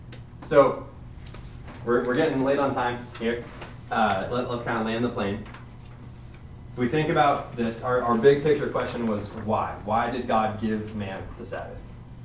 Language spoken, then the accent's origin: English; United States; but as an American, I see it in America.